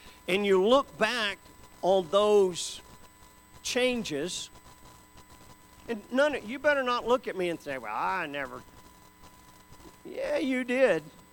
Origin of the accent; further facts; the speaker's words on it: Georgia, United States; I was raised mostly in Georgia.